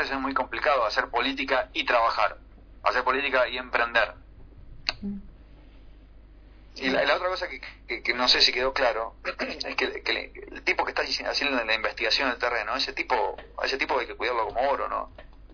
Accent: Argentina; me está yendo como me está yendo el resto de los argentinos.

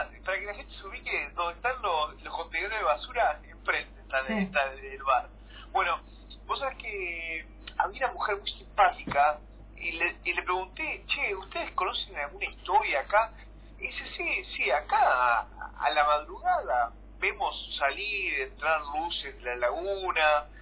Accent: Uruguay; now in Argentina; ¿Vos sabés que mi primera historia aquí en Argentina, yo soy uruguayo, mi primera historia en Argentina en el 2007

